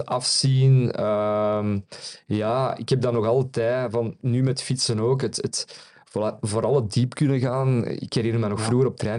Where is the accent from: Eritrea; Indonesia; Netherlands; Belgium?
Belgium; Flemish Brabant; En ik ben ook opgegroeid aan de Leuvense Vaart.